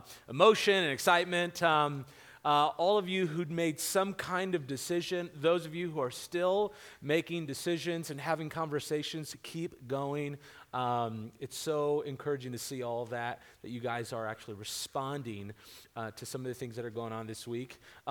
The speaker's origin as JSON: {"language": "English", "town": "San Diego", "region": "California", "country": "United States", "tie": "born or raised there", "lives_now": "Arizona, United States", "said": "I grew up in San Diego. I live in Arizona, but I grew up in San Diego. I grew up by a beach and Jesus."}